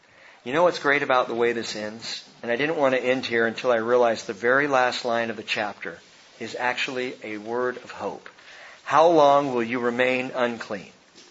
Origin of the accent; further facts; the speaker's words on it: California, United States; I grew up in Southern California. You lived on the beach because you wanted to be dark.